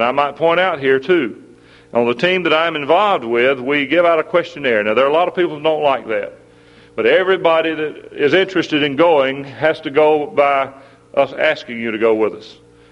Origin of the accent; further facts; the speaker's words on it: Georgia, United States; also born or lived in Alabama; when I grew up in Georgia and lived in Georgia and Alabama and that area all my life. Some of you don't understand me as well because of my way of speaking sometimes.